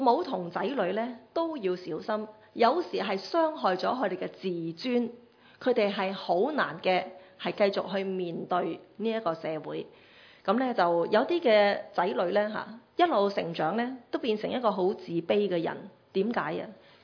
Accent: Guangdong, China; 我哋广东人好喜欢叫人死的

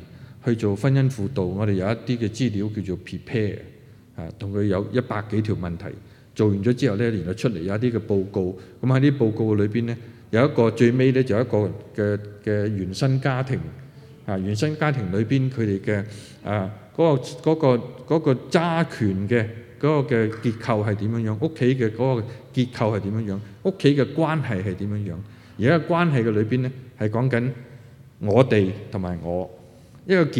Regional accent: China; 中國人就係一個好著重我哋係中國人

